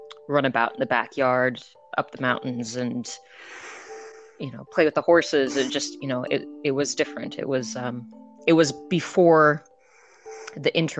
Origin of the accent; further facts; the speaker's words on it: United States; moved away as an adult; now in Scotland, United Kingdom; So I am originally from America, obviously. I moved to Scotland because my husband is Scottish about 3 years ago.